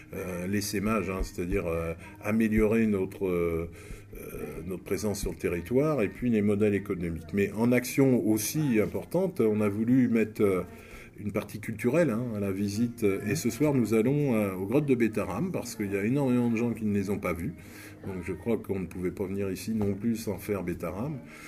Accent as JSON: {"language": "French", "town": "Nantes", "region": "Pays de la Loire", "country": "France", "said": "Alors moi, je suis nantais, donc je suis venu en voiture."}